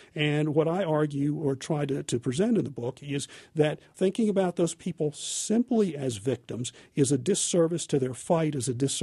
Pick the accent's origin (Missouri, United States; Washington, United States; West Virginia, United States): West Virginia, United States; Yes, I do. I grew up in West Virginia. My parents got me my first gun when I was 14 years old.